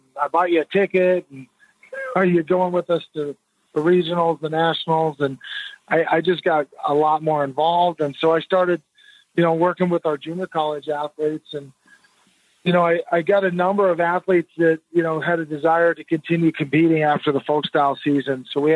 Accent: Oregon, United States; We just got back from our first camp, which was out in Oregon in my hometown

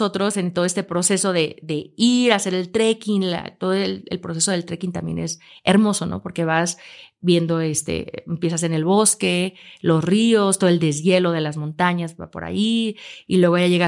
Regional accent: Aguascalientes, Mexico; born there; es que yo nací en Aguascalientes, no tengo montañas a un lado

